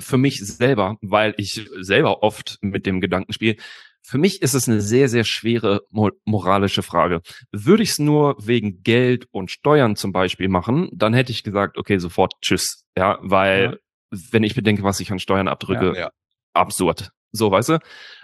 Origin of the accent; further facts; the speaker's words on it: Poland; born there; Weil ich wurde in Polen geboren, ich fühle mich aber als Deutscher und mir liegt sehr wohl sehr viel an Deutschland.